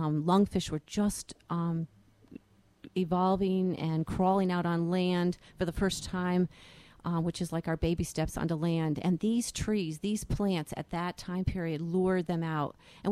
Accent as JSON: {"language": "English", "town": "Middleburg", "region": "New York", "country": "United States", "tie": "born or raised there", "said": "Well, I grew up in Middleburg, New York, which is about a half hour from Gilboa. And my dad was an earth science teacher my entire life."}